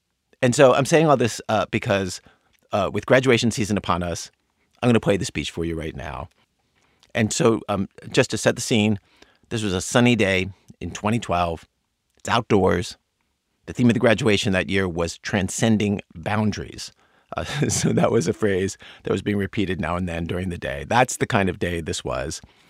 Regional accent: Baltimore, Maryland, United States; I'm from Baltimore.

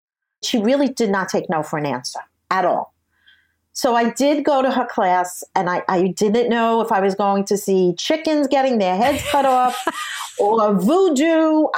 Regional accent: New York, United States; Now, first of all, I am a New Yorker. I don't trust. I don't fall for anything.

